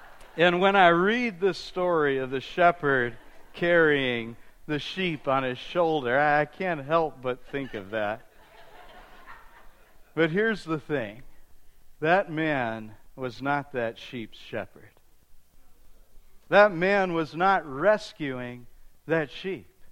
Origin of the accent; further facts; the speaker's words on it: Texas, United States; I'll never forget one Easter at the church that I grew up in Texas.